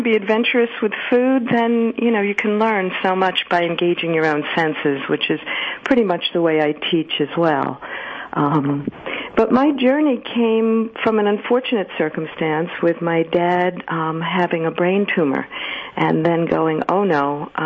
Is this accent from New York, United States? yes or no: yes; New York City, New York, United States; Because I grew up in New York City, and my mom, who I love dearly, hardly cooked grains.